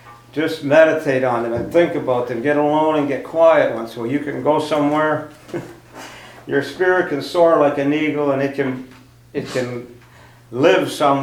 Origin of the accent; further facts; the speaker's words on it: Canada; I don't sell them, especially in the States, being a Canadian